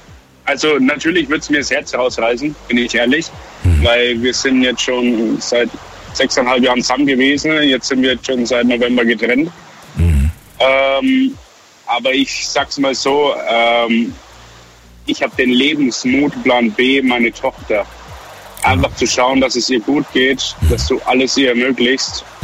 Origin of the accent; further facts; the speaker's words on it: Bavaria, Germany; weil ich komme ja aus Bayern und bei uns war es ja doch ein wenig extrem.